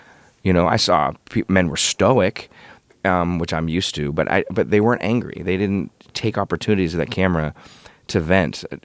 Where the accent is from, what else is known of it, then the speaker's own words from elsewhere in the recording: Ohio, United States; In my hometown, you know, like I said, in Northeast Ohio, the old rundown steel mill town